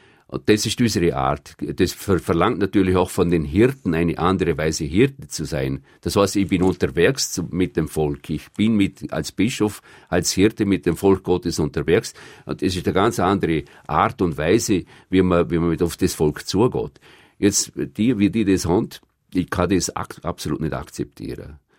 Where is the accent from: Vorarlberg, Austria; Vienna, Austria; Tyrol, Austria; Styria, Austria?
Vorarlberg, Austria; now in Brazil; ich habe meine Wurzeln nie verleugnet. Und ich bin stolz, dass ich den Dialekt heute noch kann.